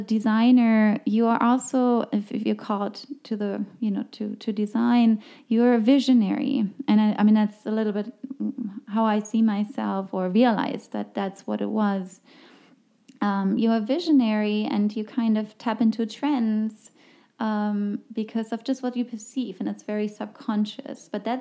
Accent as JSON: {"language": "English", "country": "Germany", "also_born_or_lived": "London", "second_language": "English", "moved": "as an adult", "lives_now": "New York, United States", "said": "with my accent, you can hear I'm not from the United States originally. I'm from Germany, and I lived there until, well, I lived in London for a moment, but I moved to New York when I was 25."}